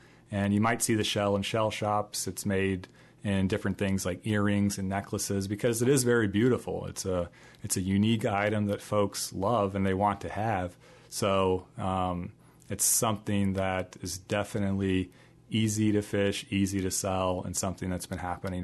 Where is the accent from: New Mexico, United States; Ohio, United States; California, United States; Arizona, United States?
Arizona, United States; Phoenix; now in Iowa, United States; I grew up in Phoenix, Arizona, so you know, there wasn't much water around